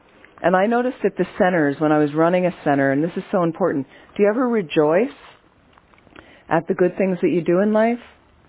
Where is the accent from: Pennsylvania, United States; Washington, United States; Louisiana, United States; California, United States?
Pennsylvania, United States; Philadelphia; So I grew up in Philadelphia. Philadelphians are very in your face, okay? So for me, it's a familiar culture.